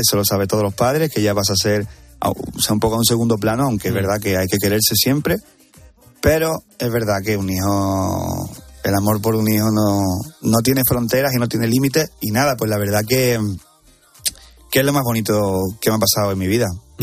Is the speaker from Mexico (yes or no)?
no; Spain; Yo soy pro español totalmente.